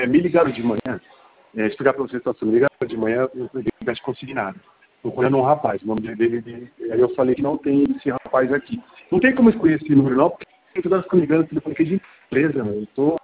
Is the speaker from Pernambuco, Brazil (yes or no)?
no; São Bernardo do Campo, São Paulo, Brazil; Nossa, sou de São Paulo.